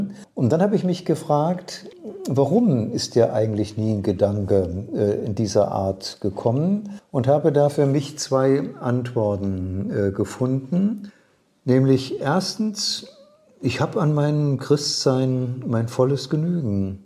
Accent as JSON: {"language": "German", "country": "Germany", "said": "für mich als Deutscher nochmal verstärkt."}